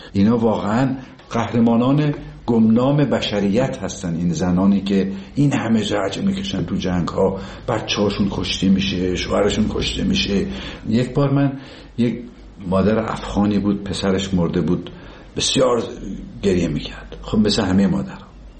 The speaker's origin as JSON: {"language": "Persian", "town": "Tabriz", "region": "East Azerbaijan", "country": "Iran", "tie": "born or raised there", "said": "ما که بچه تبریز هستیم،"}